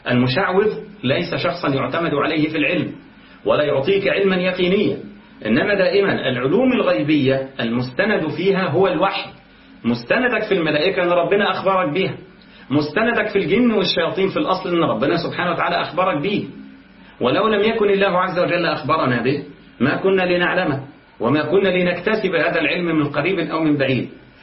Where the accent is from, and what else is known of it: Egypt